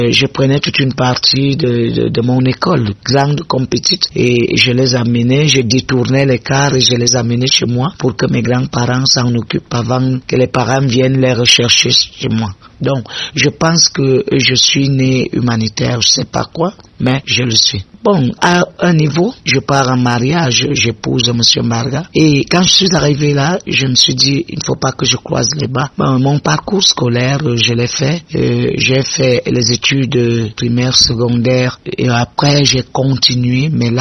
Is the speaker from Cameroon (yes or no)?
yes; Mfou, Centre, Cameroon; je suis native d'Mfou et je suis aussi épouse d'Mfou. Je connais Mfou par cœur. C'est une très grande ville, une ville accueillante, une ville qui s'adapte et qui adopte